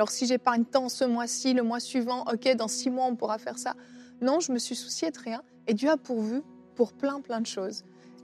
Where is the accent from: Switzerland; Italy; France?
Switzerland; Moi, tu sais, je suis suissesse, en Suisse.